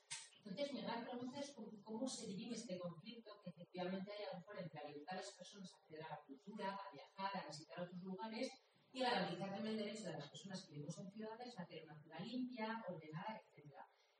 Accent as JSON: {"language": "Spanish", "town": "Madrid", "region": "Community of Madrid", "country": "Spain", "said": "Mi malestar como persona, como madrileña, que evidentemente me gusta que mi ciudad esté abierta a otras personas"}